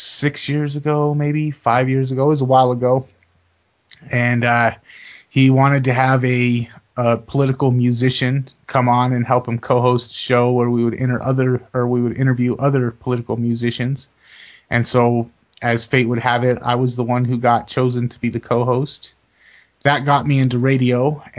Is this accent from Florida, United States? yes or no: no; Los Angeles, California, United States; We grew up in Los Angeles, and my family is pretty much predominantly Mexican. And so growing up in Los Angeles and coming from minority neighborhoods